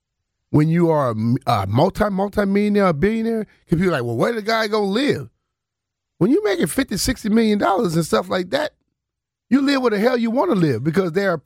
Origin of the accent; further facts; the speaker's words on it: Louisiana, United States; I grew up in Louisiana. Probably would have loved to play for the Saints.